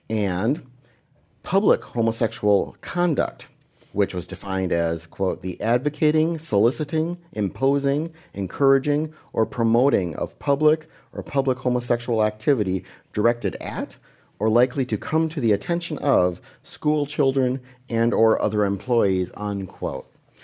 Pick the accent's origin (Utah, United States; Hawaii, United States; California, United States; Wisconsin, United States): Wisconsin, United States; For example, I grew up in Wisconsin.